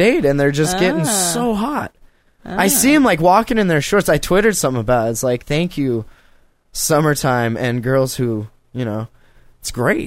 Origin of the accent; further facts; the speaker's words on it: California, United States; born there; Like, I was born in California, but I will tell you something.